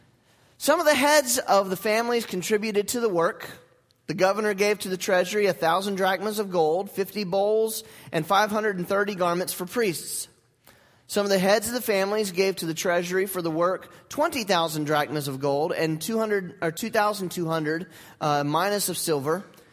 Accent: United States; Forgive me, I am American

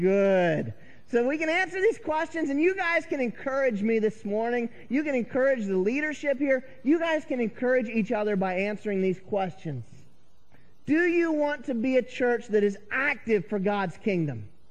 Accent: North Carolina, United States; an expression that I had learned growing up in North Carolina

